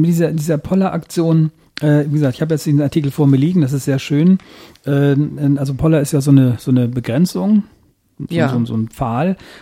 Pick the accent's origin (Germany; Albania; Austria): Germany; Lübeck, Schleswig-Holstein; die ich aus meiner Heimatstadt Lübeck kenne